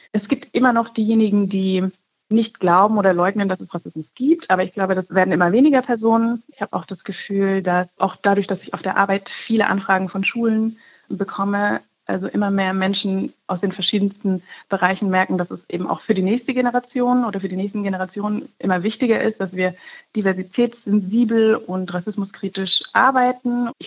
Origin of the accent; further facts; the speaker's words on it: Bavaria, Germany; Zum Beispiel gerichtet an schwarze Deutsche, die aus Bayern kommen, so wie ich zum Beispiel.